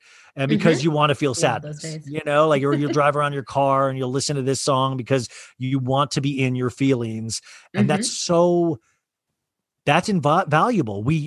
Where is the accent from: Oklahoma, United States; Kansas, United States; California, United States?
Kansas, United States; And I grew up in Kansas. So you're like, Hollywood, does that exist?